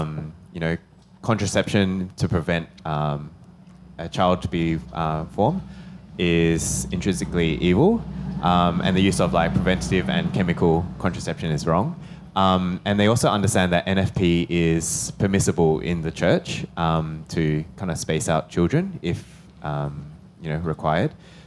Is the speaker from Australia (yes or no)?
yes; Perth, Western Australia, Australia; I'm from Perth, obviously.